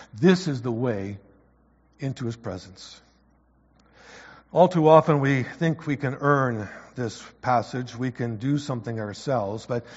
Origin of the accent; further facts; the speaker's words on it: Wisconsin, United States; I grew up in the States, I grew up in Wisconsin